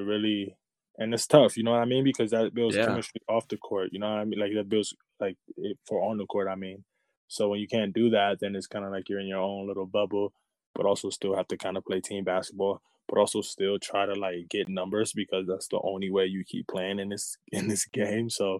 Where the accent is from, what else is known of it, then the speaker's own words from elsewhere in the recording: Los Angeles, California, United States; I'm from Los Angeles, California, Venice, California. So I'm right there by the beach. I grew up right by the beach, 7 minutes away.